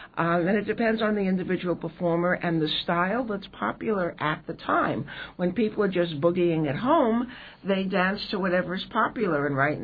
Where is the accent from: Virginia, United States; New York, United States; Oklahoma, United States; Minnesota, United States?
New York, United States; I'm from New York. That wasn't summer.